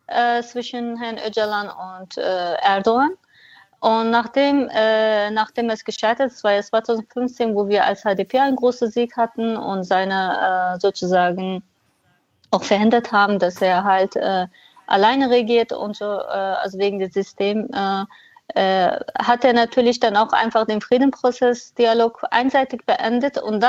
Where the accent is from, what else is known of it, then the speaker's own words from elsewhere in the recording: Cizre, Şırnak Province, Turkey; now in Germany; ich bin im Exil in Deutschland, ja. Aber ich bin DEM-Vertreterin und habe einen sehr guten Bezug auch noch zu meiner Heimatstadt, Cizre